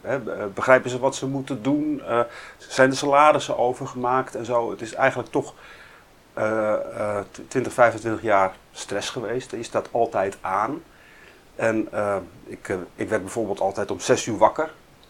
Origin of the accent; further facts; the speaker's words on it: Amstelveen, North Holland, Netherlands; now in Aalsmeer, Netherlands; Ik kom ook oorspronkelijk uit Amstelveen. Daar ben ik in 1965 geboren. En daar heb ik mijn hele leven gewoond.